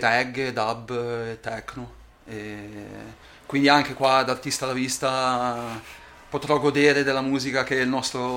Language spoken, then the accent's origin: Italian; Genoa, Liguria, Italy; quindi da genovese sono amante folle